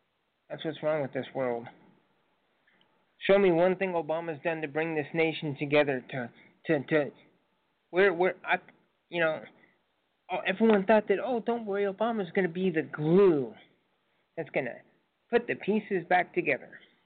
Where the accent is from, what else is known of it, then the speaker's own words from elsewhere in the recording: United States; I said, first of all, I'm an American.